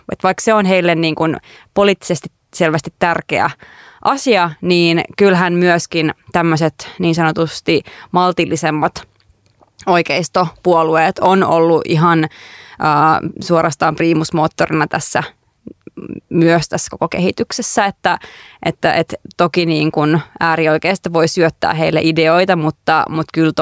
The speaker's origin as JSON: {"language": "Finnish", "town": "Jyväskylä", "region": "Central Finland", "country": "Finland", "tie": "born or raised there", "said": "mä itse olen kasvanut ja opiskellut siis Jyväskylässä"}